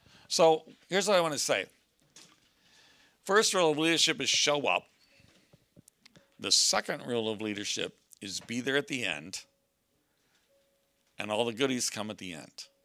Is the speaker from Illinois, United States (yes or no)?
yes; Chicago, Illinois, United States; as you just heard, I'm from Chicago.